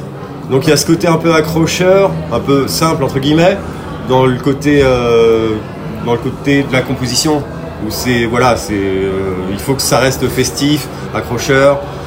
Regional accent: Île-de-France, France; De la banlieue, de l'Île-de-France, ouais. Enfin, Paris, banlieue.

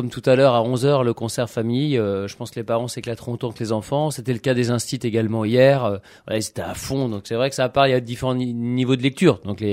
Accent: Brittany, France; Bah, nous on vient de Bretagne. Hein, donc, on vient de Bretagne donc on connaît bien les coquillages.

